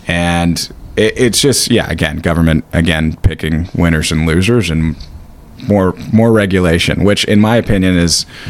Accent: Canada; But as a Canadian, I'm terrified of how many rights, and in particular property rights, we have continued to lose under this federal government.

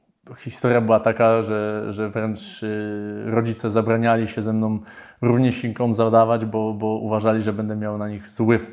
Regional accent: Kraków, Lesser Poland, Poland; W dzieciństwie, moje dzieciństwo, wychowałem się na krakowskim osiedlu w bloku

